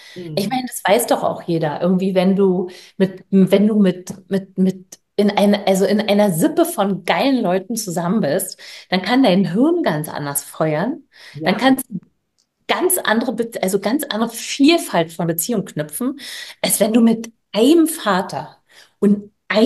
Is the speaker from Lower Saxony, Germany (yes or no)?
no; Berlin, Germany; ich komme aus Berlin